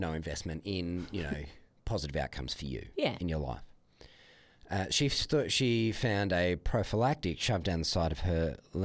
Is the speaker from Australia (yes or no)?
yes; Adelaide, South Australia, Australia; moved away; I'm originally from Adelaide, but have not lived there for probably 10 years.